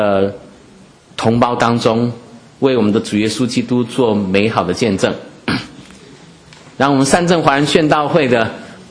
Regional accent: Taiwan; 这个我小时候在台湾读小学写作文啊

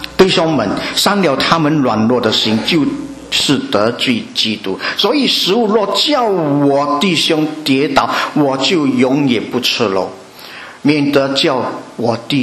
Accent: China; 好像我是从佛教家庭长大，我的祖母是拜偶像的，我的爸爸也是拜偶像。

